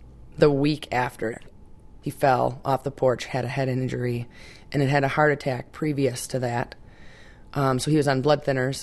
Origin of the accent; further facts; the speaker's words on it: Charlevoix, Michigan, United States; I grew up in Charlevoix, Michigan. I guess you could say from a child I was always outside.